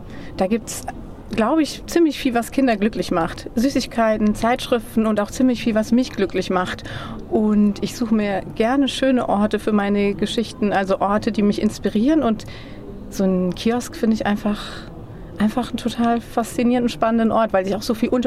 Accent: Southern Germany, Germany; Ich komme aus Süddeutschland, es das heißt aber das Kiosk.

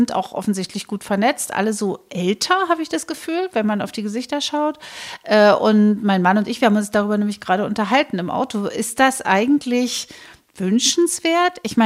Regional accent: East Germany, Germany

